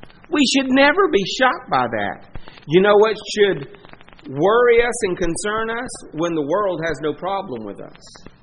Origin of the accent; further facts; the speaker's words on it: Warner Robins, Georgia, United States; And I remember growing up in Warner Robins, Georgia. I must have been 5 or 6 years old.